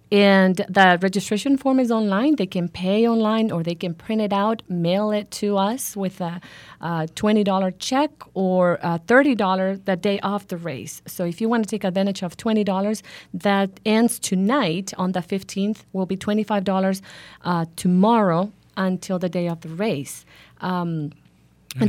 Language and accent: English; Honduras; moved away as an adult; now in Tucson, United States; I'm originally from Honduras